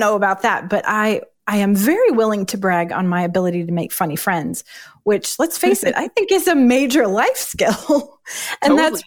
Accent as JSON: {"language": "English", "town": "Birmingham", "region": "Alabama", "country": "United States", "said": "I'm the wife of David. And we're from Birmingham, Alabama."}